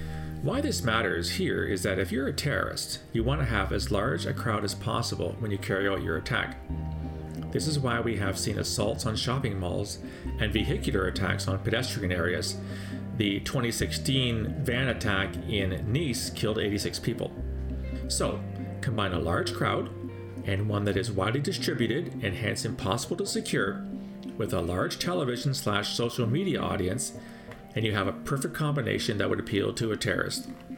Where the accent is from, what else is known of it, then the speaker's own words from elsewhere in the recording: Canada; As a Canadian, the Stanley Cup Championship, or the Olympic hockey gold medal game, is what brings my nation to a halt.